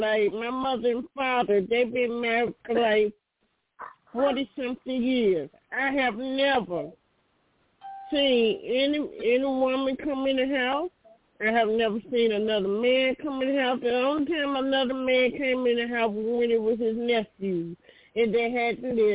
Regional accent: Compton, California, United States; I'm one of them. I'm from Compton. I'm a third generation Crip.

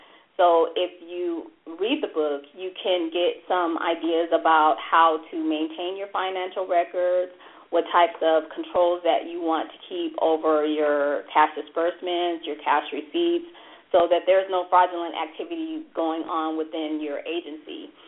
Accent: La Verne, California, United States; I grew up in Laverne.

